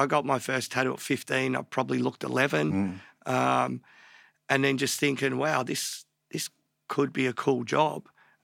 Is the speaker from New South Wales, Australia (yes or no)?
no; East Preston, Victoria, Australia; Born in Panch Hospital in Northcote in like early 70s. Grew up in an area called East Preston.